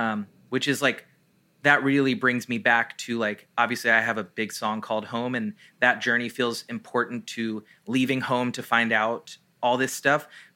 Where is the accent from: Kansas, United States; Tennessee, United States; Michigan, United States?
Tennessee, United States; Nashville; I am somebody from Nashville who lives in Nashville